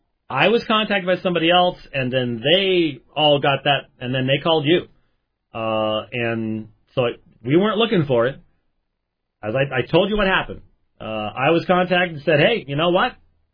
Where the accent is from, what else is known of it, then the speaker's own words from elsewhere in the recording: Scotland, United Kingdom; even as a Scotsman, believe it or not.